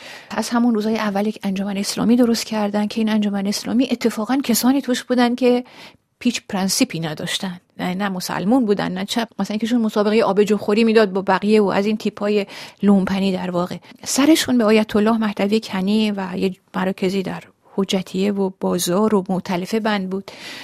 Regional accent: Iran; now in France; صبح ریختن خونه پدر و شایم و ما شب از ایران اومدیم بیرون

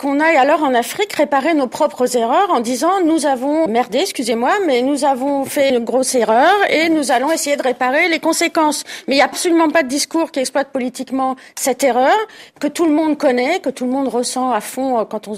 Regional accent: France; Je suis française

